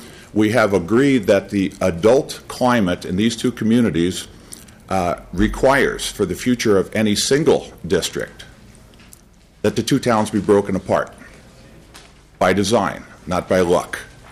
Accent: New Jersey, United States; I will apologize in advance. I'm not very political. I'm an Irish Catholic boy out of New Jersey. And so sometimes in the Midwest, my candor is either positive or negative.

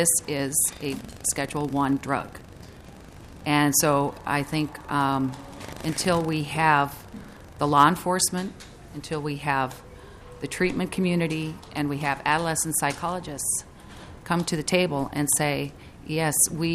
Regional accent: Colorado, United States; Being from born and raised in Colorado, I can attest to the comments from the governor.

